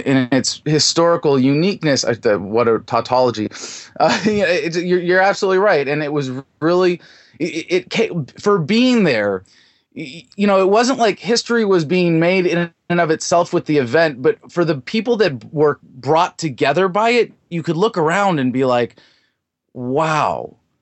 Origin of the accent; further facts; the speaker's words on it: California, United States; I was born in California in the Bay Area, grew up upper middle class in a nice neighborhood, went to good schools